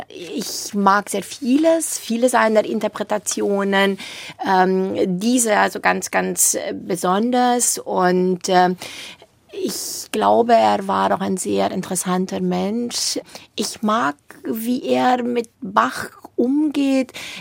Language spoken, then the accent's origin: German; Transylvania, Romania; German is a second language; now in Germany; Also in Rumänien, wo ich groß geworden bin, haben Häuser sehr, sehr, sehr häufig Dielenboden.